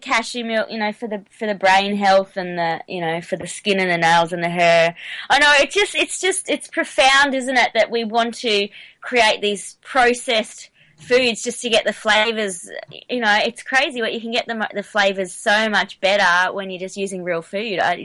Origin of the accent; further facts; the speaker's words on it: Australia; I'm the Aussie, and I say it as an Aussie.